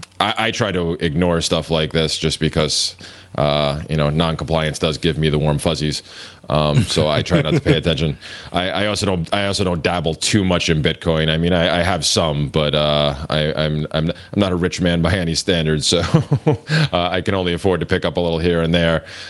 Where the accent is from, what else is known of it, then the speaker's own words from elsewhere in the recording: New York, United States; Yeah, they picked up the model of my, unfortunately, my home state, New York.